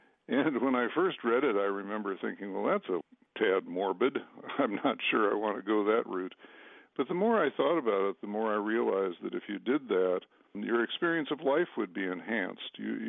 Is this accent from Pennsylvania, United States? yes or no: no; Chicago, Illinois, United States; I grew up, I was born in Chicago and then grew up in the Chicago suburbs, and my sisters still live down there, so I think I have decent Illinois credentials.